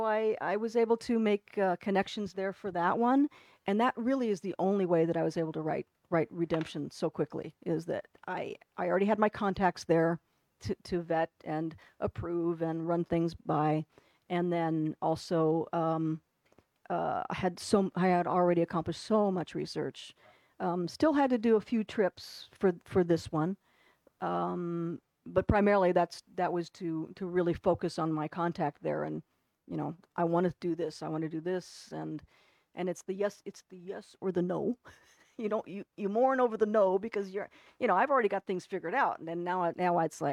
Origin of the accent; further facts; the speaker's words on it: New Mexico, United States; I was raised in New Mexico. I grew up in New Mexico.